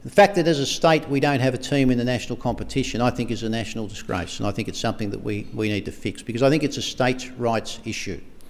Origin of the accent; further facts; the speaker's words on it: Tasmania, Australia; also born or lived in Western Australia; I'm from West Perth, or I'm from Mount Lawley, rather than I'm from Tasmania